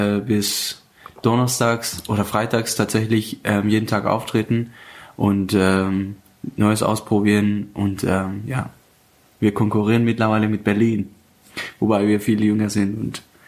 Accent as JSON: {"language": "German", "country": "Afghanistan", "said": "Garmisch-Partenkirchen gewohnt und für diejenigen, die mich jetzt nicht sehen, also für euch alle, ursprünglich komme ich aus Afghanistan."}